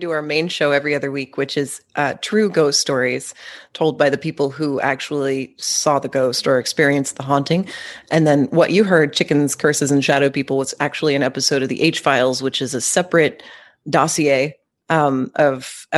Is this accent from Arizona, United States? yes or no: no; Tulsa, Oklahoma, United States; I'm from Tulsa, and I'm back in Tulsa after a 10-year hiatus.